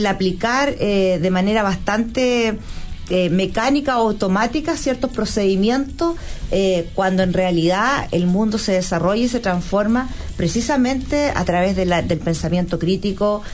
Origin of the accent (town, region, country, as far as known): Chile